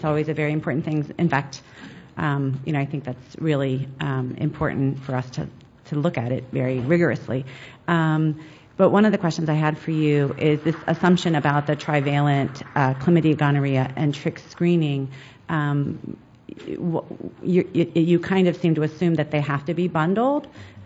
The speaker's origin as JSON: {"language": "English", "town": "Cincinnati", "region": "Ohio", "country": "United States", "said": "I'm from Cincinnati."}